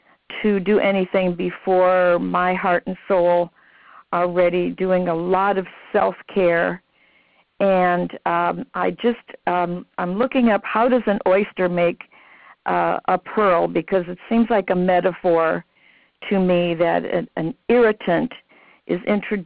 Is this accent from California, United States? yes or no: no; Sherrard, Illinois, United States; I'm from Sherrard, Illinois.